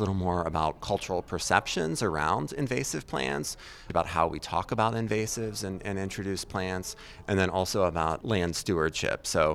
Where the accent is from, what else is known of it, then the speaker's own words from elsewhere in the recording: Pittsburgh, Pennsylvania, United States; And that's definitely how I learned multiflora rose growing up in the Pittsburgh area of the jaggers in your legs as you walk through.